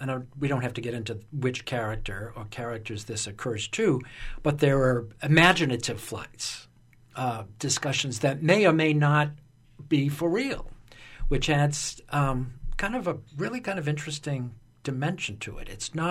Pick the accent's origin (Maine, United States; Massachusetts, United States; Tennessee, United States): Massachusetts, United States; New Bedford; I should add, I'm a native of New Bedford.